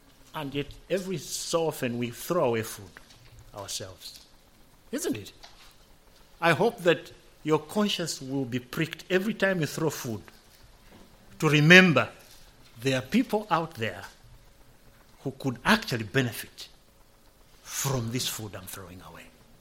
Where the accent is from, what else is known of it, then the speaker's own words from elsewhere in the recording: Zambia; I recall growing up in Zambia, and I've never forgotten this.